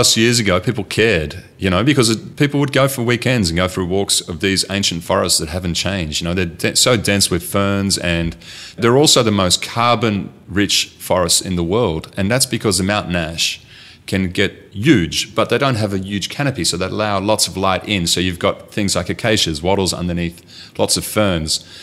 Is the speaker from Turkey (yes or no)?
no; Netherlands; Growing up in Holland, in an area that was incredibly fertile